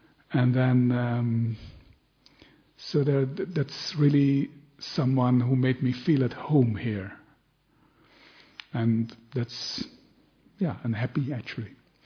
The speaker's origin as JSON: {"language": "English", "country": "Netherlands", "second_language": "English", "said": "I'm from the Netherlands, from Holland."}